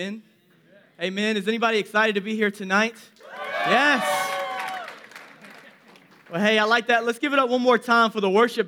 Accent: Memphis, Tennessee, United States; I was born and raised in Memphis. I'm Memphis all the way through.

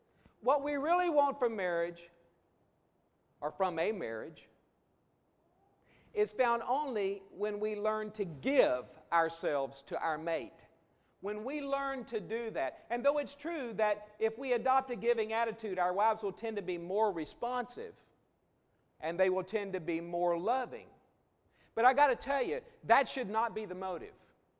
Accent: Texas, United States; I grew up in Southeast Texas, and I've been on a mini and turnip truck, and I fell off a few, but it wasn't yesterday.

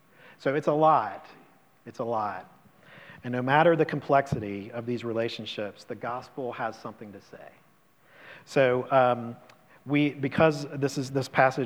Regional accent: Charlotte, North Carolina, United States; I'm from Charlotte, and we were vacationing in the city that I grew up

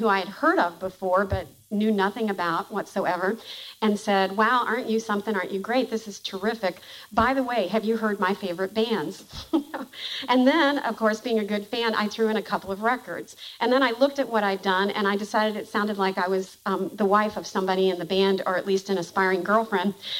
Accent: Kentucky, United States; There was just nobody who was publishing any work about it, except for my hometown newspaper, the Courier-Journal, blessedly, who just happened to publish what I wanted to write.

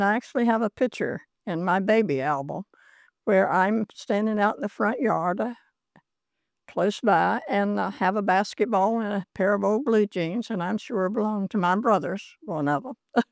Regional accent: High Point, North Carolina, United States; growing up in the city of High Point was a beautiful childhood for me. You have a close community.

